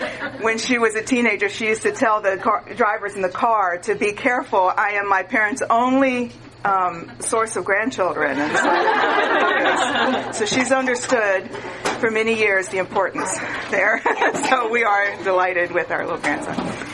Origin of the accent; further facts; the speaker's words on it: Virginia, United States; born there; also born or lived in South; I'm a Southerner. I was born in Virginia and lived in the South. See, Southerners think that's important.